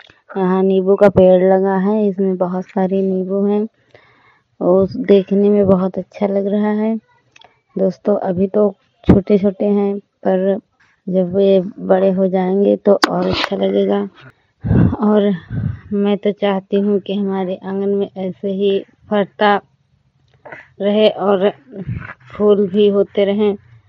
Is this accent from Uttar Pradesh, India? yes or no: yes; Hariharpur, Uttar Pradesh, India; मैं हरिहरपुर गांव जिला सरस्वती की रहने वाली हूँ।